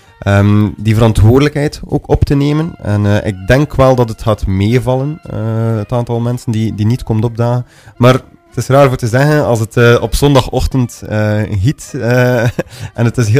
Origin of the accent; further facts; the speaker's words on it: Avelgem, Flanders, Belgium; Ik ben opgegroeid in Avelgem. Altijd in West-Vlaanderen ook gewoond. En ik wou ook in West-Vlaanderen blijven.